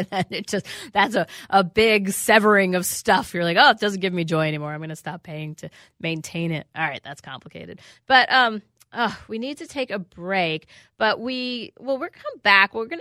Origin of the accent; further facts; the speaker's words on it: New York City, New York, United States; Yeah, I grew up in New York City, as people know